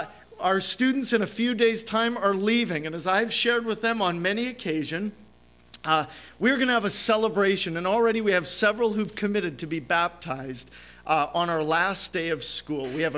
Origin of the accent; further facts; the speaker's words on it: Manitoba, Canada; I grew up in Manitoba, just south of Winnipeg